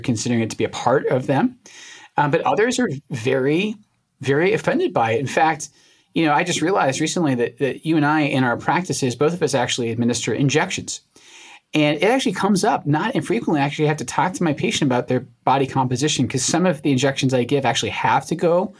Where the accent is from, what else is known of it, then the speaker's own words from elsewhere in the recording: Scotland, United Kingdom; And I'm from a different island. I'm from Scotland, and we have the second worst rate of cardiovascular disease per capita of any nation on earth.